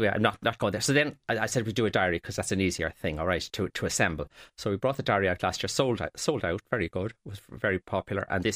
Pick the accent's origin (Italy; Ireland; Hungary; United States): Ireland; Dundrum; moved away as an adult; also born or lived in Cork; now in Kerry, Ireland; Well, I was born in Dundrum. That was my home for 27 years. And then I moved to Kerry. And then I went to Cork for a year and then went back to Kerry. So I'm in Kerry 42 years.